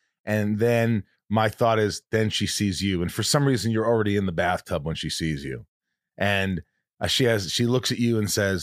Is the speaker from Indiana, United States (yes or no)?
yes; Indiana, United States; I grew up in Indiana.